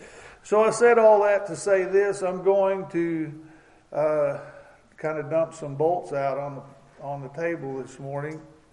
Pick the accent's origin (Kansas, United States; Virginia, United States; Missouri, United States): Missouri, United States; Webb City; All right. … from Webb City, Missouri.